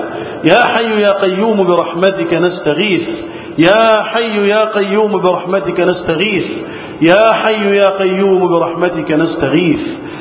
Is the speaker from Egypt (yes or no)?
yes; Egypt; اللهم احفظ بلدنا مصر وسائر بلاد